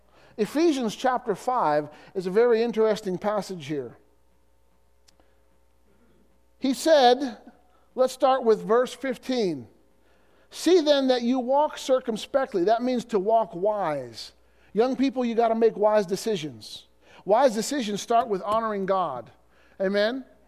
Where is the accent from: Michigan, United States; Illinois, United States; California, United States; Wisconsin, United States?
Illinois, United States; By my house growing up in Illinois, there were three or four truck stops within 5 or 6 miles of each other.